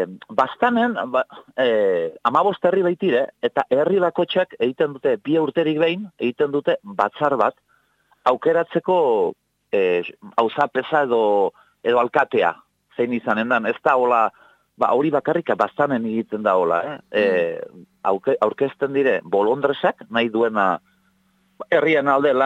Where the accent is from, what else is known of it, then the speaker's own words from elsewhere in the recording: Spain; guk euskalduna gara, arrontu euskalduna